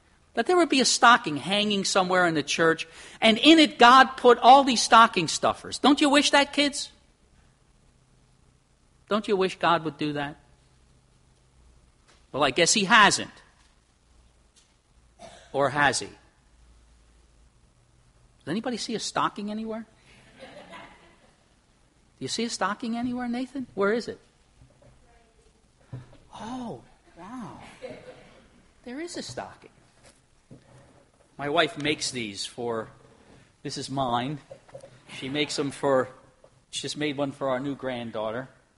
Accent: Northeast, United States; A lot of it's nostalgia, growing up in the Northeast with snow and, you know, our distinct seasons.

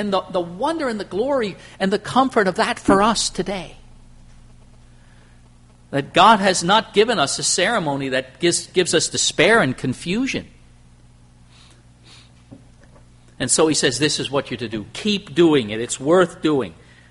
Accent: Pennsylvania, United States; We grew up in the Lehigh Valley, and when we went to Pittsburgh, and we're living out there, we're only 300 miles away.

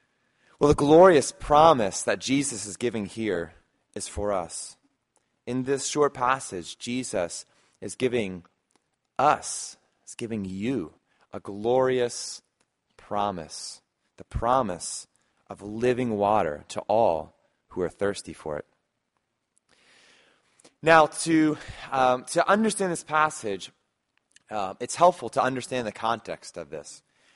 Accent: New Jersey, United States; We grew up in the Pine Barrens, and we go hiking and camping out there all the time.

